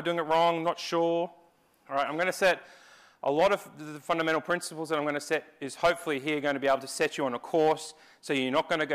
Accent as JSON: {"language": "English", "town": "Brisbane", "region": "Queensland", "country": "Australia", "said": "I'm from Brisbane, so flew in for the conference."}